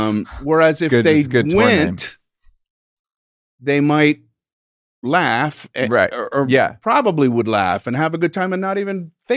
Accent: Miami, Florida, United States; I grew up in Miami, Florida.

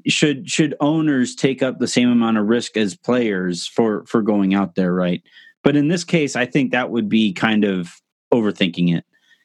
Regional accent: California, United States; No, I didn't really go to LA Live very much because I was from Orange County

